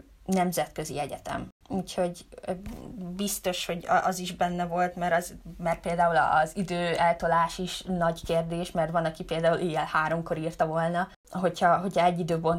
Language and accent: Hungarian; Hungary; az apukám skót, és ugye így félig skótként felnőve itt Magyarországon mindig megvolt a magyar tapasztalatom, de sose volt meg az a skót tapasztalat.